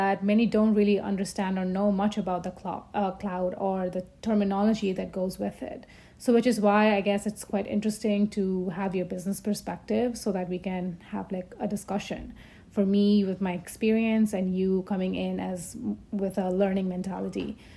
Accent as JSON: {"language": "English", "country": "Bangladesh", "tie": "born or raised there", "also_born_or_lived": "London, United Kingdom", "moved": "as an adult", "lives_now": "Canada", "said": "I grew up in Bangladesh, but I moved to Canada for my undergraduate degree."}